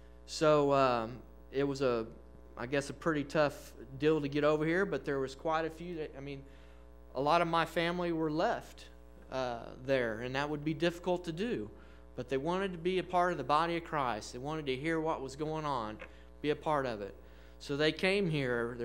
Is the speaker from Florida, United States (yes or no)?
no; Wichita, Kansas, United States; I'm from Wichita, Kansas.